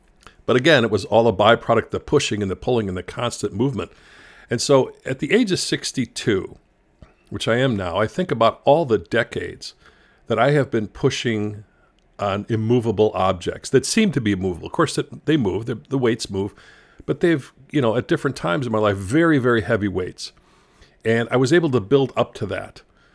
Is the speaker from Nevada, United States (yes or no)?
no; Chicago, Illinois, United States; And I grew up in Chicago, and there's two big high school rivalries.